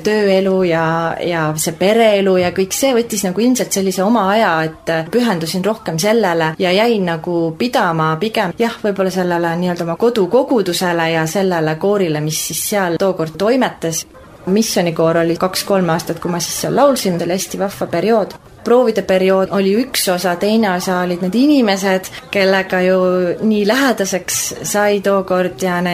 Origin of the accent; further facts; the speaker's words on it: Kohila, Rapla County, Estonia; pärit Kohilast, praegu elan ka Kohilas